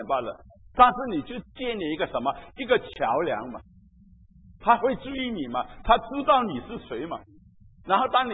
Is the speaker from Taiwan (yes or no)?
no; China; 我们中国人过年的时候，我们也将一些中国的食物送给他。